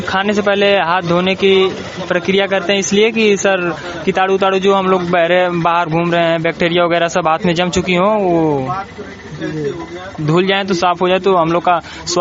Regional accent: Manuapur, India; मनुआपुर के रहने वाले हैं, हम निवासी।

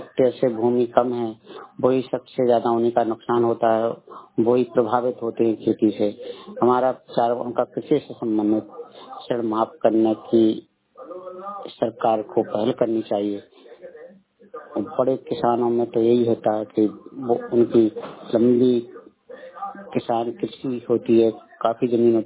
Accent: Ganjwara, Uttar Pradesh, India; मैं ग्राम गंजवारा ब्लॉक जखौरा जिला ललितपुर का निवासी हूँ।

